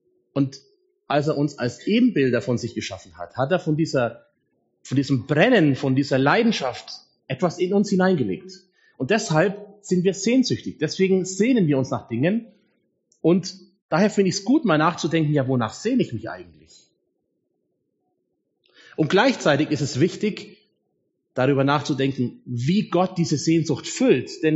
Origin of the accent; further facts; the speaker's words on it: Augsburg, Bavaria, Germany; born there; Bin gebürtiger Augsburger, bin dann in Marburg zum Studium gewesen, von da aus nach Oberfranken in die erste Stelle für 2 Jahre. Dann war ich 13 Jahre im Ruhrgebiet, mitten im Kohlenpott in Mühlenhahn an der Ruhr als Pastor. Und seit 1,5 Jahren bin ich jetzt hier in Wolfratshausen